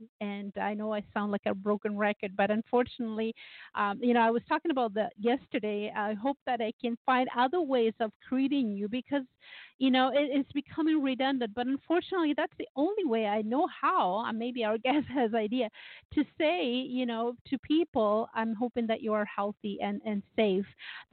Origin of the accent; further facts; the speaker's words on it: Canada; one of the luxuries being a Canadian is to be able to have clean water